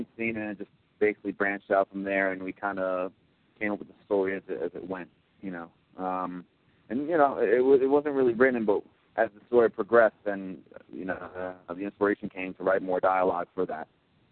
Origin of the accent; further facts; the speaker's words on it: Glen Cove, New York, United States; Long Island, New York.